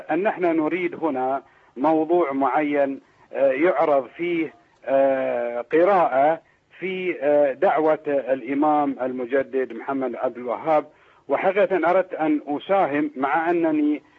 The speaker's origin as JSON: {"language": "Arabic", "country": "Bahrain", "said": "عندنا في البحرين"}